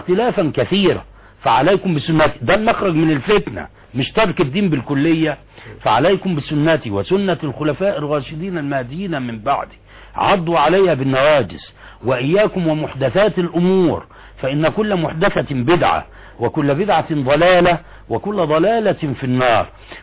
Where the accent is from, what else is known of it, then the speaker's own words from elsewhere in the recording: Egypt; ذكرنا علماني العصر او الموجودين عندنا في مصر او الليبراليين بالنماذج دي